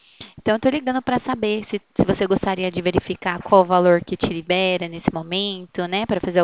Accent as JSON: {"language": "Portuguese", "town": "Ribeirão Preto", "region": "São Paulo", "country": "Brazil", "said": "eu sou aqui de Ribeirão Preto"}